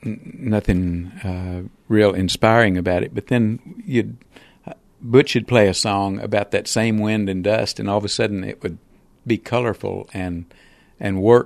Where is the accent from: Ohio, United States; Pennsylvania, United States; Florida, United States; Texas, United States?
Texas, United States; Lubbock; It was mainly for me, probably growing up in Lubbock had a lot to do with it